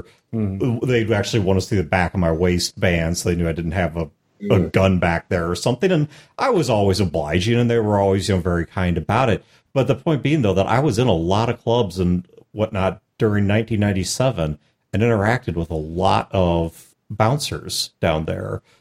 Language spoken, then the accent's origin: English; Midwest, United States; also born or lived in Albuquerque, United States; But even talking about being in Albuquerque, look, I'm from the Midwest.